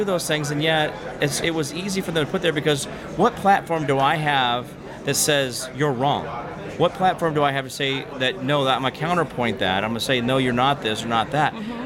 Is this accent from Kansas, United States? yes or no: yes; Kansas, United States; So my show's in Connecticut. It sounds kind of weird. I'm from Kansas.